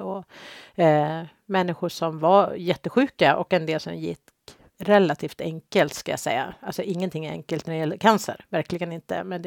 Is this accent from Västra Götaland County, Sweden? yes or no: yes; Alingsås, Västra Götaland County, Sweden; Men jag är uppvuxen i Alingsås.